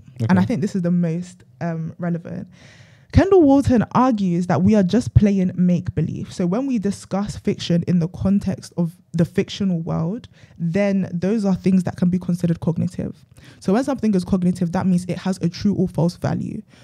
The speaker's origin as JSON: {"language": "English", "country": "Nigeria", "said": "you're Congolese and I'm Nigerian."}